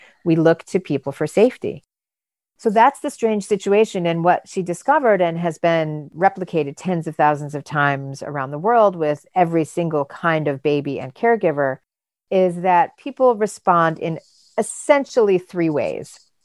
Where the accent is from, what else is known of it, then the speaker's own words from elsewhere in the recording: Michigan, United States; I grew up in Michigan and my mom has a lot of affect